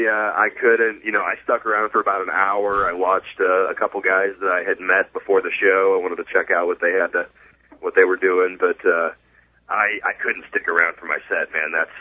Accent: Iowa, United States; I grew up on the East Side, and when I was about 12 years old, my parents moved us out around the Pleasant Hill area. And I ended up going to Southeast Polk.

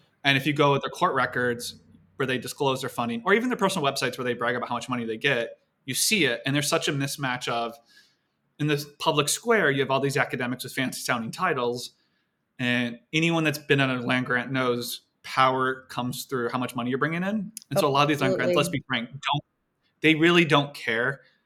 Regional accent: Iowa, United States; I come from Iowa. I'm a first generation college student. Most of my family are Trumpers.

